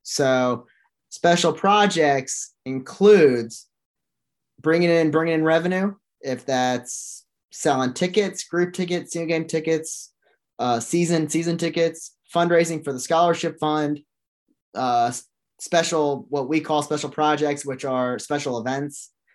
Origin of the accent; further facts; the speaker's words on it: Memphis, Tennessee, United States; I'm originally from Memphis.